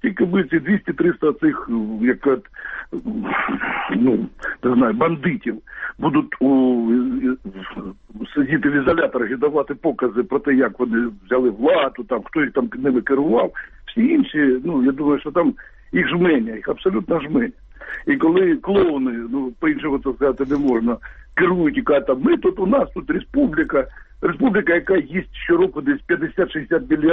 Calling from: Kharkiv Oblast, Ukraine; Харківщина.

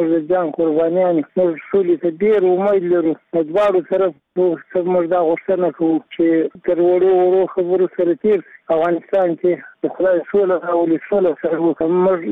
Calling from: Iran; السلام علیکم، زه د ایران یو معلول خبرې کوم.

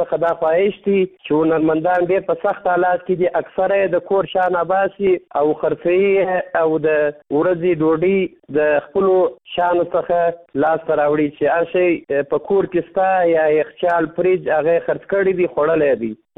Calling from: Kandahar, Afghanistan; زه د کندهار ولایت څخه استاد سره په تماس کې یم.

